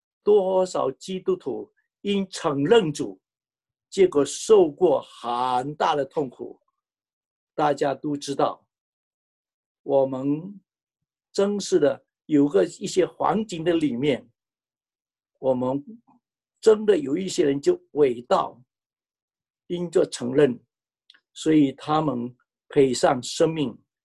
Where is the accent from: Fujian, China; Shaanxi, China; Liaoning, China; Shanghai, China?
Fujian, China; Fuzhou; 我自己看到我们是福州人